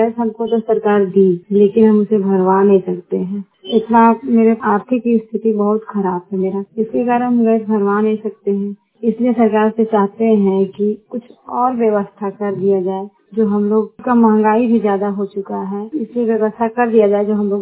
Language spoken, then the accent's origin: Hindi; Ramnagar, India; हम रामनगर से हैं।